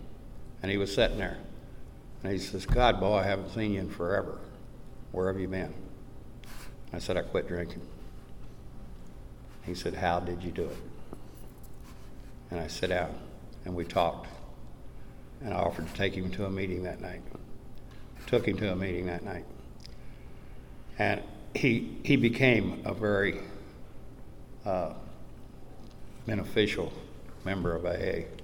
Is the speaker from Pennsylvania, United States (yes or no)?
no; Monahans, Texas, United States; but I couldn't find this meeting in my hometown. And finally, I went to Kermit and talked to the chairperson. I said, "Where in the hell is the meeting in Monahans?"